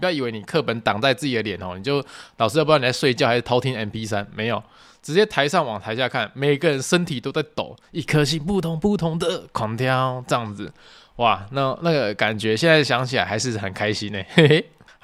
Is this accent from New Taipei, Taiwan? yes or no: no; Tainan, Taiwan; 我身为台南人，我很骄傲我住在台南，就是我蛮喜欢这个城市的步调